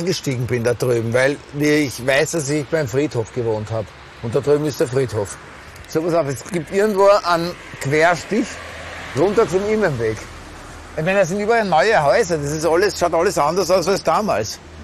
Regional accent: Vienna, Austria; damals in Wien, in der Früh, am Schüttel, wo ich groß geworden bin

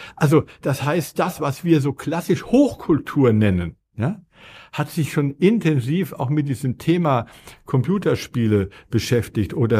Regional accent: Berlin, Germany; was ist eigentlich in meiner Heimatstadt Berlin

